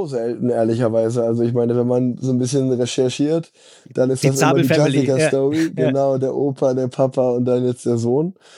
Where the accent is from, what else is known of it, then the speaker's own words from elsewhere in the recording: Unna, North Rhine-Westphalia, Germany; damals in Unna, wo ich groß geworden bin.